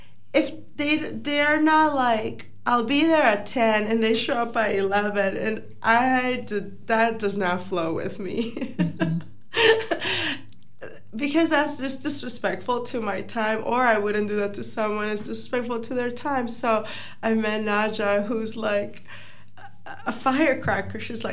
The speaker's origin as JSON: {"language": "English", "country": "Nicaragua", "lives_now": "United States", "said": "I come from Nicaragua and I lived in a city too. So even then it was like, it's a more poor country, it was still a lot of bustling. So I'm now in another bustling city."}